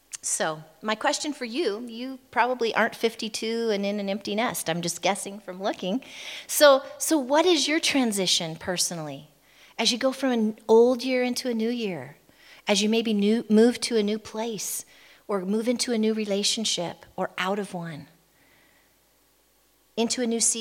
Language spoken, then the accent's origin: English; United States; She's Czech, and I'm American, and I speak English.